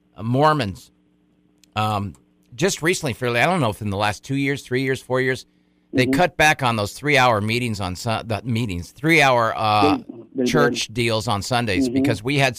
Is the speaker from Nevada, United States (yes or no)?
no; San Diego, California, United States; because I'm from San Diego, and when I was in my drinking days, my friends would rally around, and we'd go down to TJ